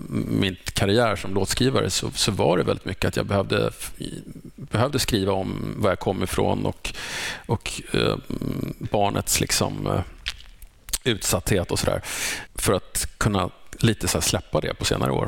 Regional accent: Fruängen, Stockholm County, Sweden; jag var nog ett lite udda barn i Fruängen där jag växte upp bland fotbolls- och hockeykillar.

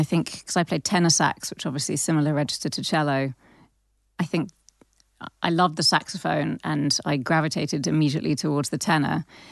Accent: London, United Kingdom; Well, my parents are from North London. I grew up in Southwest London.

